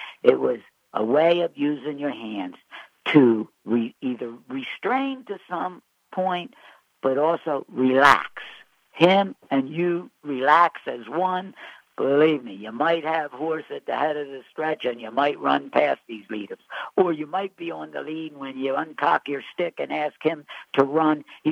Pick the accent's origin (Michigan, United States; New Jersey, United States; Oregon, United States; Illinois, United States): New Jersey, United States; Mount Holly; born there; 1951, I was born in Mount Holly Hospital, New Jersey.